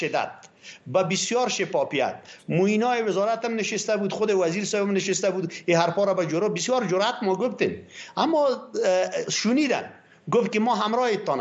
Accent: Afghanistan; او وقت ما افغان هستیم.

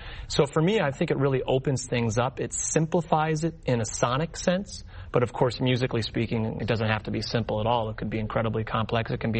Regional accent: Spokane, Washington, United States; moved away as an adult; now in New York City, United States; I grew up on the West Coast. I'm from Spokane, Washington, and certainly a part of that is still existing inside of me.

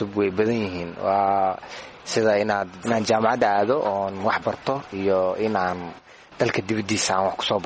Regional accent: Dadaab, Garissa County, Kenya; inta aan ku dhashay aan ku koray ilaa yarka

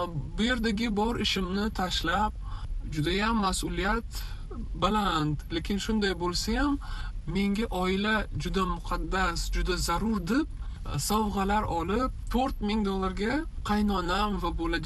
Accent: Bukhara, Bukhara Region, Uzbekistan; moved away as an adult; now in United States; O'zbekistonlikman, Buxoro shahridan. Amerika kelib qolganimga 8 yil bo'lib qoldi. Green card yutib olganman.

